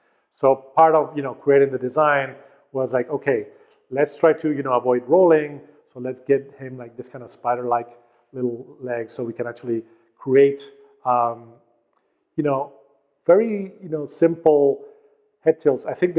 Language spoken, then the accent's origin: English; Spain; I grew up in Spain